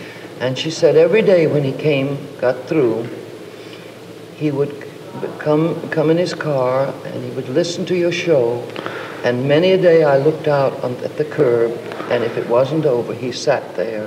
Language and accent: English; Louisiana, United States; born there; He was from Maryland, and I was born in Louisiana.